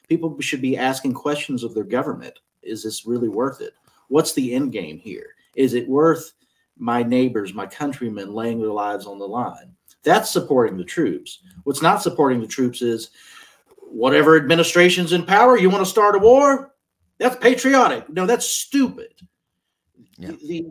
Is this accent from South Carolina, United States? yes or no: yes; South Carolina, United States; in my home state of South Carolina, which was Bush country